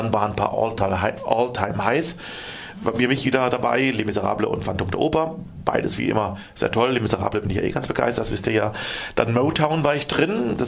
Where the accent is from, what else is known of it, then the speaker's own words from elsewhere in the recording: Freiburg, Baden-Württemberg, Germany; Sage ich Germany, dann sagt er, woher? Southwest, dann sage ich Black Forest